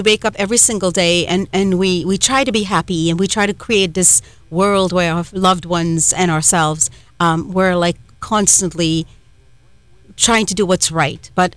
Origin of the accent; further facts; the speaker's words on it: Trinidad & Tobago; accent: Trinidadian; I'm from Trinidad, so our accent is on the wrong syllable sometime.